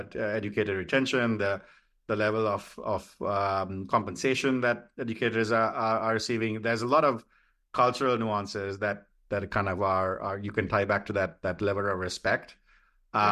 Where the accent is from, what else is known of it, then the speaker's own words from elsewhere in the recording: Sri Lanka; now in United States; So I grew up in Sri Lanka, on the other side of the world from where I live right now, a small little country, 20 million people. There's very few of us in the US. And in Sri Lanka, it's a majority Buddhist community. I call myself Buddhist as well.